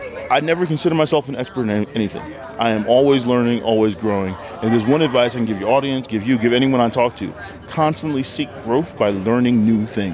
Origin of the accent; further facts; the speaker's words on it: New York, United States; New York. What part? Long Island. Okay. South Shore, Long Island.